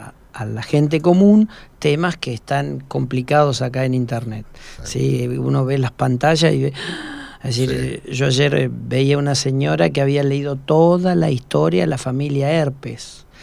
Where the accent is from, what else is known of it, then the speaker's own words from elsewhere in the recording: San Martín de los Andes, Neuquén, Argentina; estoy diciendo de mi infancia en San Martín de los Andes